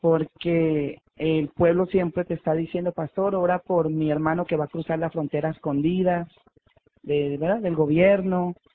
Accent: Colombia; soy natural de Colombia.

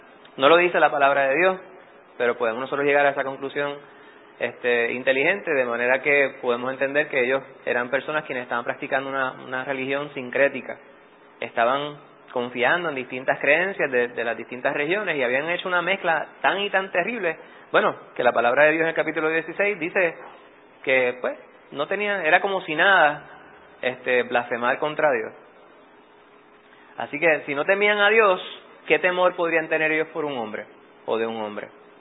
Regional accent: Bayamón, Puerto Rico; Yo me crié en Bayamón. Bayamón son vaqueros.

